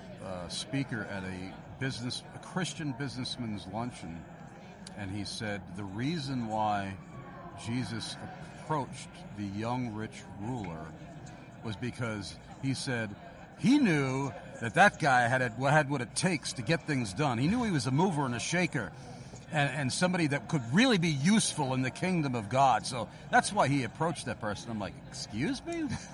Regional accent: New York, United States; He's when he found out that I was from New York

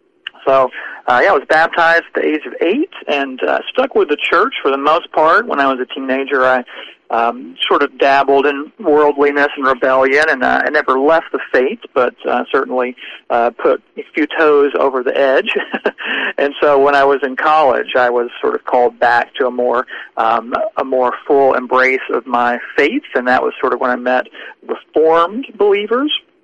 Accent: Mississippi, United States; So I grew up in South Mississippi in a small town, actually Jones County.

